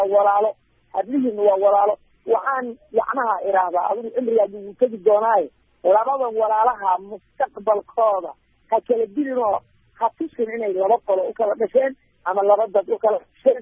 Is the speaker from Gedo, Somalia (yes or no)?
yes; Gedo, Somalia; born there; degmada la yidhaahda barry oo kiniinka shanaad iyo degmada luuq meel xidiidooda ah baan ku dhashay